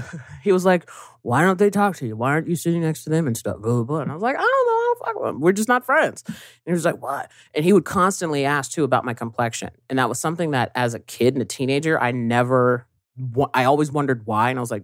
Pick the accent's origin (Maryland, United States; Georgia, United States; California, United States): California, United States; Riverside; growing up in Riverside, we were pretty much like the Cosbys, right? Like the only black family